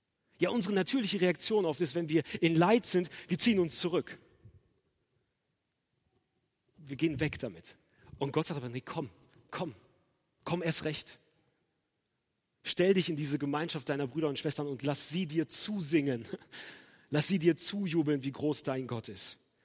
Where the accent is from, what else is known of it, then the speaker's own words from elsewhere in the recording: Soest, North Rhine-Westphalia, Germany; wohnhaft in Soest, deswegen ist mir das überhaupt aufgefallen, aus meiner Heimatstadt